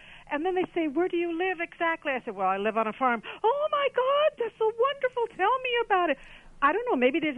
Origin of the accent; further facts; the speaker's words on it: Cedar Rapids, Iowa, United States; And I'd say, oh, I'm from the Cedar Rapids area. Oh, yes, that's the eastern part of the state.